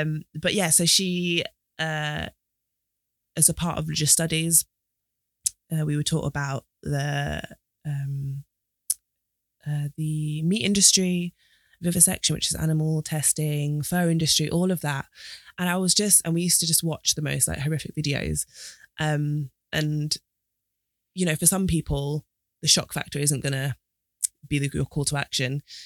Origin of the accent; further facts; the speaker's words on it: Doncaster, Yorkshire and the Humber, United Kingdom; born there; I was born in Doncaster in South Yorkshire.